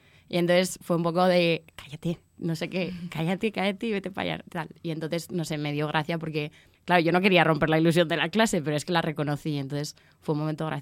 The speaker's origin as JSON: {"language": "Spanish", "region": "Navarre", "country": "Spain", "tie": "born or raised there", "said": "volver a mi pueblo de Navarra"}